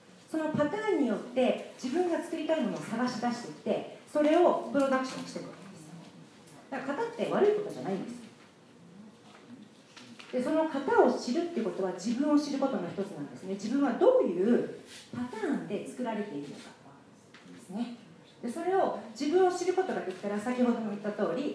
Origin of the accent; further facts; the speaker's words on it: Hokkaido, Japan; 私北海道の出身で